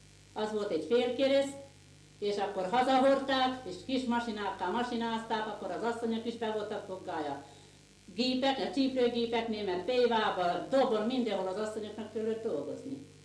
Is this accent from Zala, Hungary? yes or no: yes; Csatár, Zala, Hungary; born there; Csatrán születtem 1922. március 26